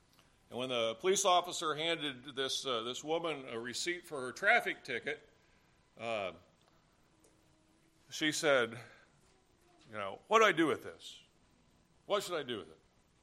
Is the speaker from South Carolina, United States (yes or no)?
yes; South Carolina, United States; moved away; When I came here from South Carolina, I couldn't believe how perverse you people were.